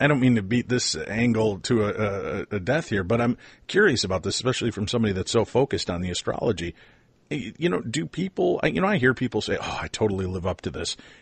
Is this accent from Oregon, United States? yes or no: no; Chicago, Illinois, United States; I grew up in Chicago, so I would look in the Sun Times for the one and the Tribune for the other